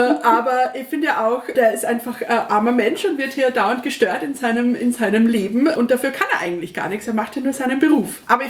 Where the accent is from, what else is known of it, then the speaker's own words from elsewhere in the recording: Austria; Als Österreicherin darf ich das ja fast gar nicht sagen